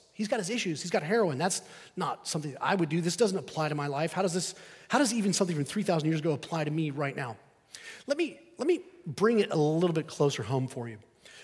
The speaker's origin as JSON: {"language": "English", "country": "Spain", "tie": "born or raised there", "said": "I grew up in Spain as a missionary kid"}